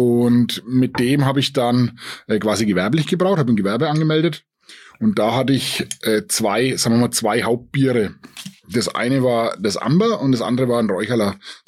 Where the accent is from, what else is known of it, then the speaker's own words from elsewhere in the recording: Bavaria, Germany; als Oberfranke ist man natürlich dem Bier schon immer ein bisschen zugeneigt